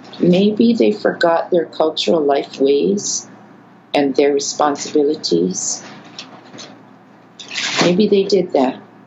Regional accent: Waimea, Hawaii, United States; It's what we call her when we are from Waimea and we are part of Parker Ranch or ranching communities in the area.

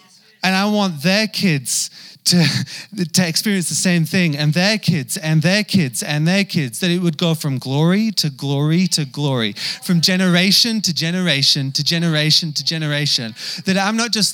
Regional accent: North West England, United Kingdom; accent: half English half Kiwi; now in New Zealand; So if you can't tell, I'm English. I grew up in England. If you know England well, I'm from Lancashire. If you don't know England very well, I'm from near Manchester, up northwest somewhere, which is why my accent's a little bit rough and ready, but it's somewhere half in between English and Kiwi now.

